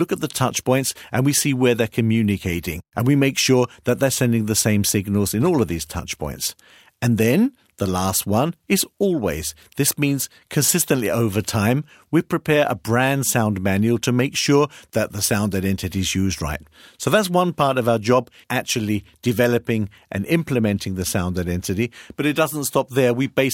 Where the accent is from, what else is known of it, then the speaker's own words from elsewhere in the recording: United Kingdom; now in Hamburg, Germany; I live in Hamburg, Germany. I'm British